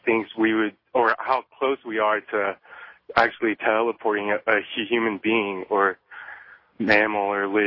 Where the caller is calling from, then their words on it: Dallas, Texas, United States; I'm calling from Dallas.